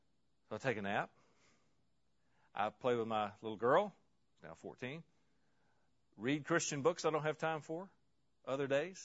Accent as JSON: {"language": "English", "town": "Osceola", "region": "Arkansas", "country": "United States", "tie": "born or raised there", "said": "I grew up in Osceola, Arkansas, which is a little county seat town about 45 minutes north of Memphis, right on the Mississippi River."}